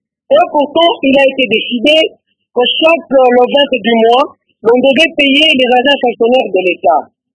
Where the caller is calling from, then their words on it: Kalemie, Tanganyika, DR Congo; Cela est devenu monnaie courante chez nous au Congo